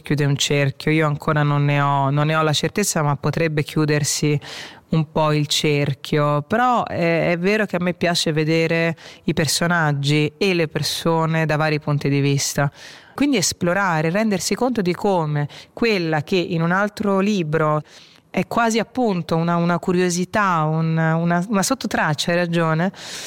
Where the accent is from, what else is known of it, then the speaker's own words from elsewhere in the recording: Rome, Lazio, Italy; born there; Sono nata a Roma, dovevo tornare a una certa ora, dovevi abbassare lo sguardo, era una forma di protezione.